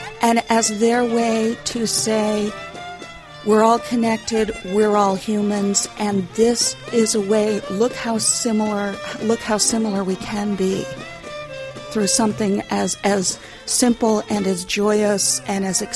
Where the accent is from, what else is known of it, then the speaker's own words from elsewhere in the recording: Vermont, United States; I'm from Northern Vermont, and I find a lot of people in my area are interested in it